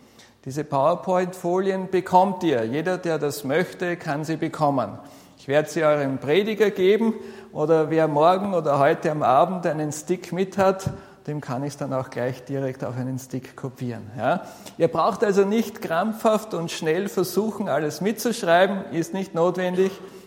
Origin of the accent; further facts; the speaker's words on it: Vienna, Austria; Ja, ich bin in Wien groß geworden, habe dann Theologie studiert.